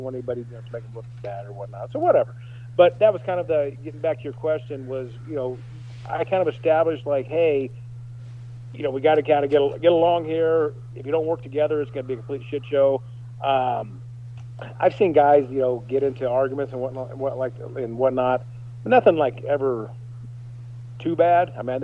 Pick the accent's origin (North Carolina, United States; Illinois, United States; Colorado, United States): Illinois, United States; Hillsboro; I grew up in Southern Illinois, went to high school with Matt Hughes. I was from the same high school, Hillsborough, Illinois.